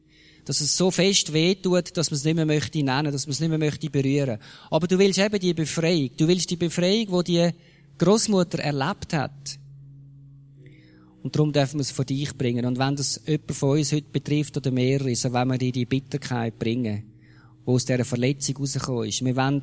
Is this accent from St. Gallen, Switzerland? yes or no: no; Zurich, Switzerland; ich bin im Kanton Zürich aufgewachsen und das hat für die Jugendlichen nichts gehabt in Zürich.